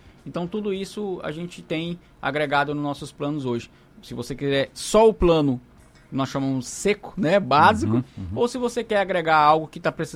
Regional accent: Vilhena, Rondônia, Brazil; Inclusive eu sou de lá, do Cone Sul, eu sou de Vilhena, sou natural de lá.

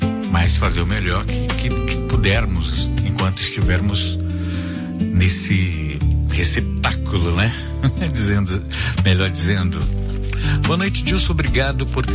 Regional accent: Minas Gerais, Brazil; sou do sul de Minas Gerais, estou trabalhando e ouvindo a massa.

